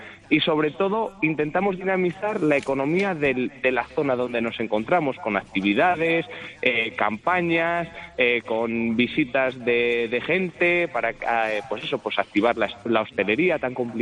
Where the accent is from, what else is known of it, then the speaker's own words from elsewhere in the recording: Autillo de Campos, Castile and León, Spain; Somos de Autillo de Campos, en la provincia de Palencia.